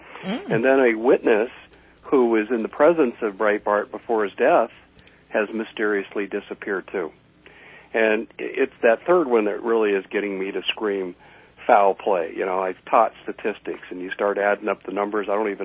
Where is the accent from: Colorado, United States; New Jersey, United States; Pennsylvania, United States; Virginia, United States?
Colorado, United States; first of all, Colorado is my home state.